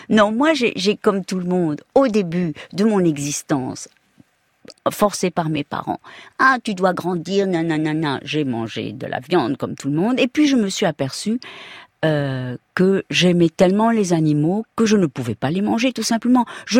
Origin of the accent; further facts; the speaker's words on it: Mexico; moved away as an adult; J'ai vécu au Mexique. J'ai été élevée au Mexique jusqu'à l'âge de 18 ans.